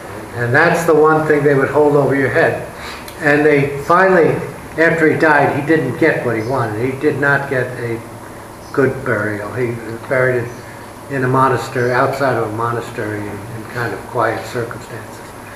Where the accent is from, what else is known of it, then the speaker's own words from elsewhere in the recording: New York City, New York, United States; I grew up in Brooklyn, and I was taught there were Catholics and non-Catholics, two terms.